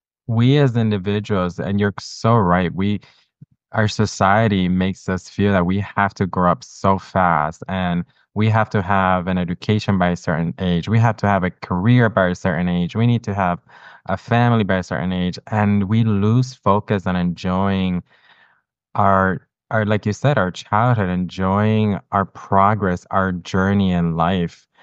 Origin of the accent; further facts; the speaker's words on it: Puerto Rico; I grew up in Puerto Rico